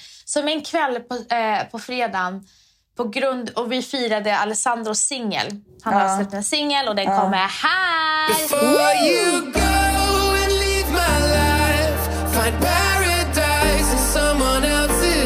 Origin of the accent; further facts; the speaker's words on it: Iran; Alltså jag lärde mig aldrig som en äkta iranier att knäppa med de här nötterna.